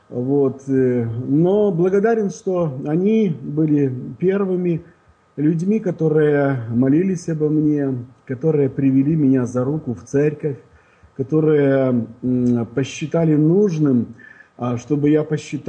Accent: Brest, Brest Region, Belarus; moved away as an adult; now in United States; Родился я в Белоруссии, в городе Бресте.

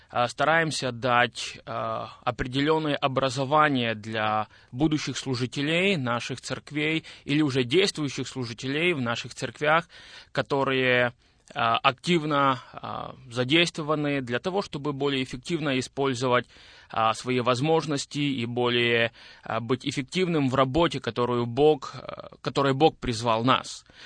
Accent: Zakarpattia Oblast, Ukraine; now in Boryslav, Ukraine; Я родился в Украине, в Закарпатской области, и 28 лет я прожил в этом регионе Украины. 7 лет назад я переехал во Львовскую область, в город Борислав

